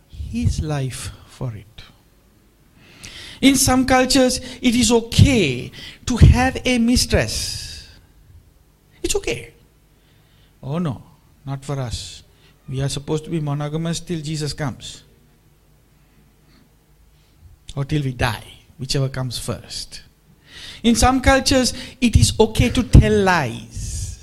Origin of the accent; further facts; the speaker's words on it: Australia; I'm an Australian too, so I can speak very freely.